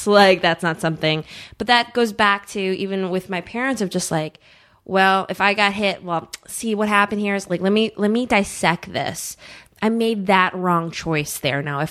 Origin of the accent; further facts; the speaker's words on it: Eagan, Minnesota, United States; I grew up in Eagan, which is a suburb of St. Paul, so it's predominantly white in a, you know, a white state.